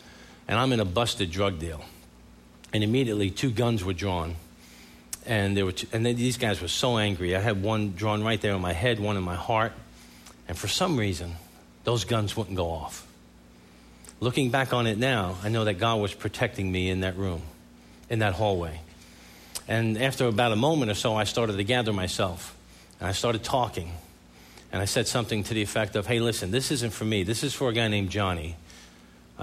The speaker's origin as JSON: {"language": "English", "town": "New York City", "region": "New York", "country": "United States", "said": "Listen, you can make me feel really welcome because I am from New York City."}